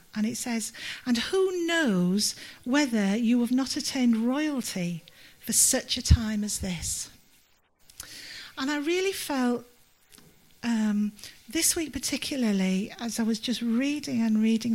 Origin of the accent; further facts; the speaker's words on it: Yorkshire and the Humber, United Kingdom; now in Newport, United Kingdom; when I was growing up in Yorkshire.